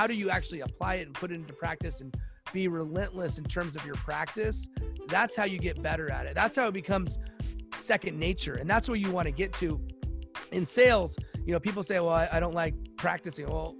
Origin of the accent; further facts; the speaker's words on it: Los Angeles, California, United States; I'm a UCLA fan. I grew up in Los Angeles. I love UCLA.